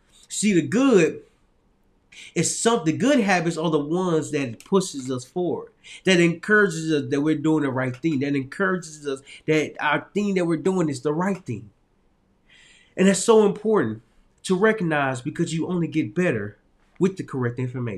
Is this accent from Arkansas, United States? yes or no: yes; Little Rock, Arkansas, United States; moved away as an adult; it was challenging for me to leave my hometown, because it was I'm just from a small town, Little Rock, Arkansas.